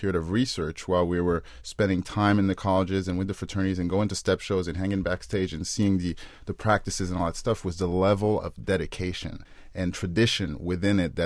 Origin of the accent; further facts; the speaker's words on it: Paris, Île-de-France, France; now in United States; I mean, I grew up in Paris, France. I've been in the States for a few years.